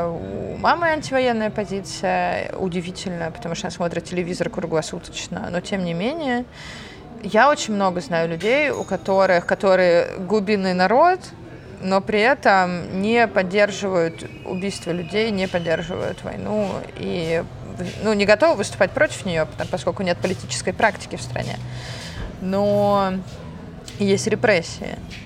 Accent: Russia; Но я, конечно, идентифицирую себя как русская, потому что я родилась и выросла в России и только недавно начала общаться с армянской частью своей семьи.

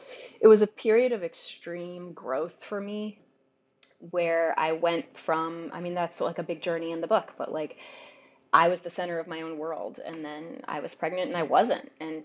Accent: Michigan, United States; born there; now in New York, United States; because I am a Midwesterner. I was born in Michigan like Eve and then moved here

